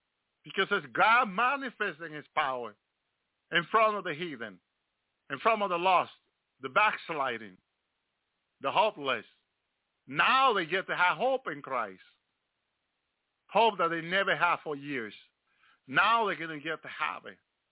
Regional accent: Dominican Republic; I'm from the Dominican Republic, but he didn't show me sending me to the Dominican Republic.

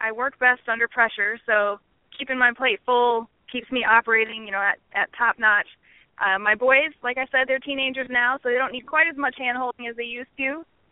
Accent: Wisconsin, United States; now in Chesapeake, United States; I'm originally from Wisconsin, but I've been here in the Chesapeake, Virginia area since 1997, so I'm as good as native.

